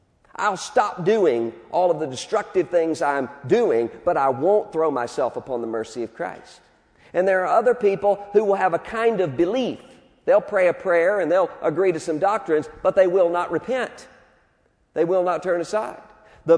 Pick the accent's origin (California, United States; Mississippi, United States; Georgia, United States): Mississippi, United States; Brett Favre is from my hometown. I went to college with Brett Favre.